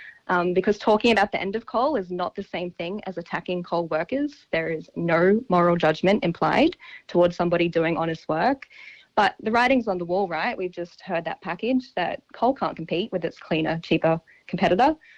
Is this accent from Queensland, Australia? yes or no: yes; Gladstone, Queensland, Australia; So I work as a community campaigner in Gladstone, my hometown, And essentially every day I'm having conversations with other locals like myself about the future of our local industry jobs.